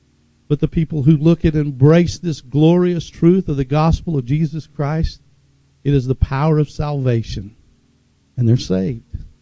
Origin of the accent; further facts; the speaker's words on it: Tulsa, Oklahoma, United States; Growing up in West Tulsa in an area called Oakhurst, we had an outhouse, you know.